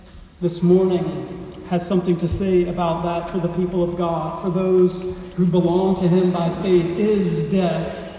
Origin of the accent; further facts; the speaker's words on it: Mississippi, United States; I grew up in Mississippi.